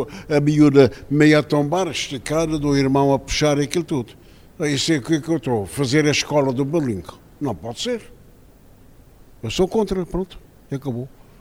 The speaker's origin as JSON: {"language": "Portuguese", "town": "Ribeira Grande", "region": "Santo Antão", "country": "Cape Verde", "tie": "born or raised there", "moved": "as an adult", "said": "Eu vivo lá fora, mas eu sou de Santo Antão, da ilha de Santo Antão, da antiga vila da Ribeira Grande, povoação, hoje cidade da Ribeira Grande e não sei quem. Cresci até aos 17, 18 anos e aos 18 anos, em São Vicente, fui para Lisboa para continuar os estudos."}